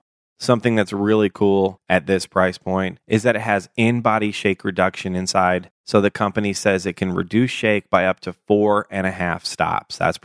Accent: Chicago, Illinois, United States; he serves the people of Chicago, my hometown.

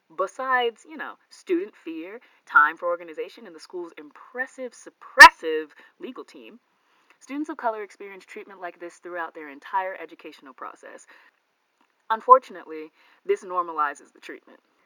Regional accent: Ohio, United States; Growing up in Ohio, I went to public school.

